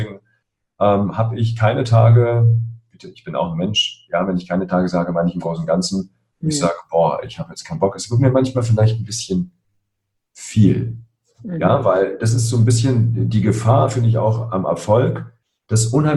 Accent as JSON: {"language": "German", "region": "Berlin", "country": "Germany", "tie": "born or raised there"}